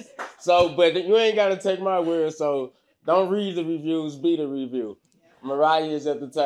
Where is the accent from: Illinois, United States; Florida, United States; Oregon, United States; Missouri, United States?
Missouri, United States; St. Louis; Like, I really grew up. I knew him before 19 Keys, you know. So I come from St. Louis.